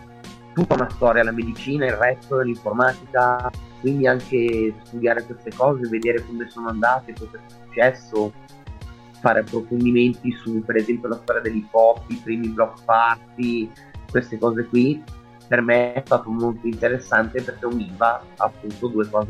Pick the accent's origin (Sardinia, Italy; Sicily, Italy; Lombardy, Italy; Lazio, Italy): Lombardy, Italy; Legnano; ho 25 anni, sono di Legnano, anche se sono originario da altre zone, ormai sono a Legnano da anni, quindi considero legnanese.